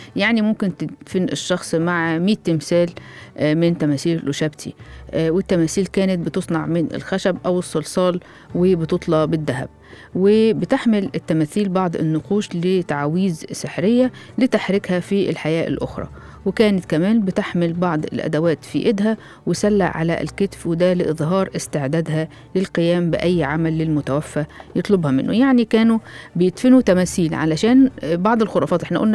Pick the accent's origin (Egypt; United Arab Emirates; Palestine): Egypt; عشان أنا مصرية قديمة